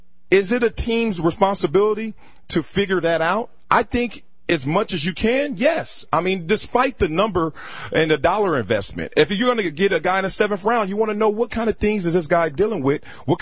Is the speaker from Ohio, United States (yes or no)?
no; Compton, California, United States; I mean, I'm from Compton, California, so obviously there are some things checkered, not in my personal past, but family members, drug dealers in my family, drug addicts in my family, things of that nature.